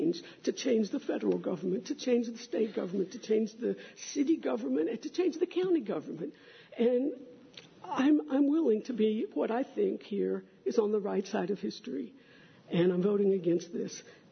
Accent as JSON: {"language": "English", "region": "Texas", "country": "United States", "said": "You know, I'm from Texas"}